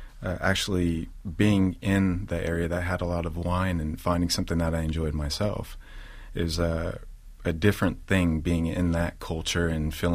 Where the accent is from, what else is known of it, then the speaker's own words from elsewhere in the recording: Hayward, California, United States; also born or lived in Berkeley / Oakland / Castro Valley; So I grew up largely in Hayward, but you know, I'm born in Berkeley and lived in Oakland and Castro Valley and moved all over the East Bay.